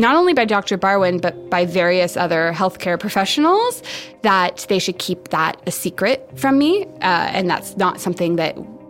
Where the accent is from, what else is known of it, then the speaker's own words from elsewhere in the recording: Ottawa, Ontario, Canada; born there; now in Vancouver, Canada; I was born in Ottawa in January 1991.